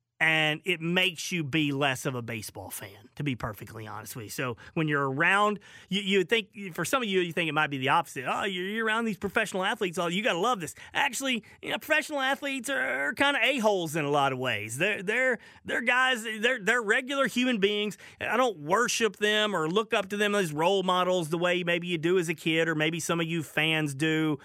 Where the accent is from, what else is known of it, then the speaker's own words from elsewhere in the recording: Arkansas, United States; because growing up in Arkansas, I was a Dallas Cowboys fan